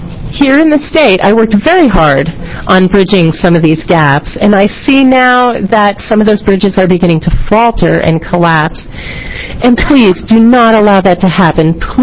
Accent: Hillsboro, Oregon, United States; I'm from Hillsboro, Oregon. I've been deaf since I was 6 months old.

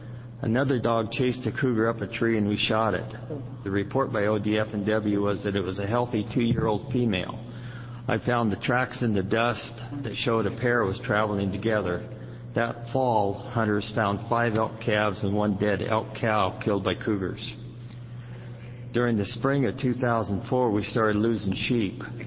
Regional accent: Kimberly, Oregon, United States; I'm a rancher from Kimberly, Oregon.

